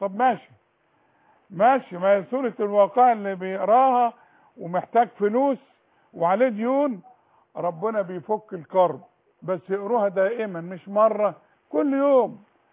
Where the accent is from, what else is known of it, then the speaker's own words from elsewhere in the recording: Egypt; احنا الاثنين مصريين بقى.